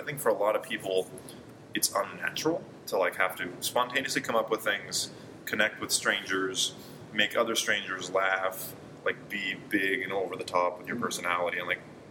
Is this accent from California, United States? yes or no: yes; Santa Barbara, California, United States; So, I'm from Santa Barbara, California. Ways away. And, yeah, that's where I grew up, in beautiful sunshine. And then, for some reason, I made my way out here for college.